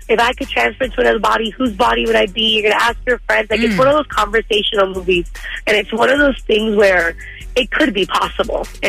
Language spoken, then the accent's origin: English; Miami, Florida, United States; So I literally am from Miami-Dade County.